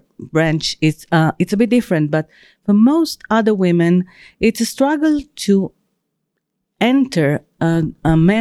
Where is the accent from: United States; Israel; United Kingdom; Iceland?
Israel; I'm from Israel, one of the smallest countries, I think, in the world.